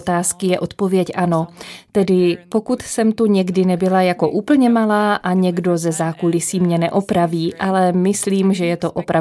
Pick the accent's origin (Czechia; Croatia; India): Croatia; Varaždin, Varaždin County; Z Varaždinu. To je bývalé hlavní město Chorvatska.